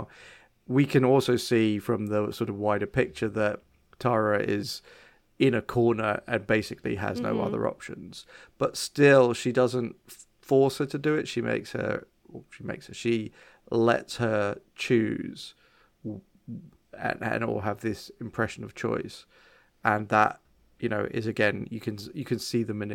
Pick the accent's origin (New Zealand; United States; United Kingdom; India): United Kingdom; England; Being English, this word is probably more in my vocabulary than it is in everyone's